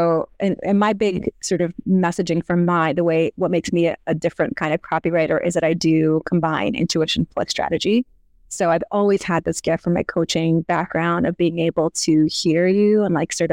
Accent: New York, United States; And yes, I'm a New Yorker, like, I talk fast

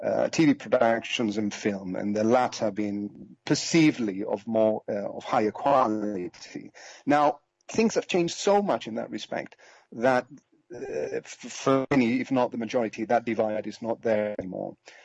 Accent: London, United Kingdom; because I grew up in London.

